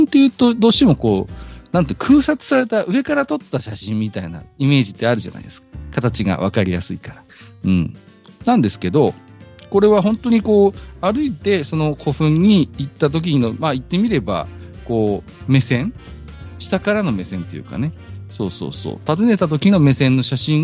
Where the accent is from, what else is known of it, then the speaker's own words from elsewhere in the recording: Iwate, Japan; で、私は岩手県出身なんですけど